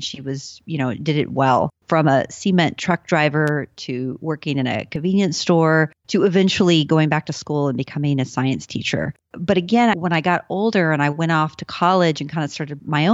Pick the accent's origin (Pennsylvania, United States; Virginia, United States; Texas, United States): Texas, United States; So I grew up in Texas and, you know, my parents lived in the city, San Antonio, and they saved up to buy a farm and then build a house on the farm.